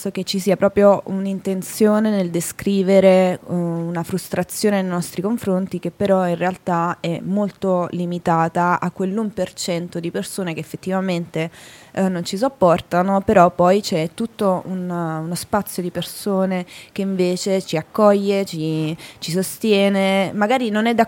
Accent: Naples, Campania, Italy; now in Milan, Italy; E io sono cresciuta a Napoli, però comunque avevo un'idea di Milano un po' romantica, così.

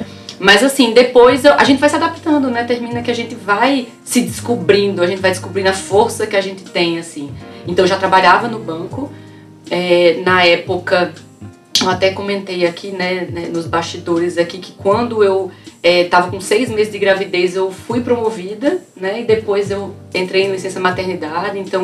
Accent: Paraíba, Brazil; Sou paraibana

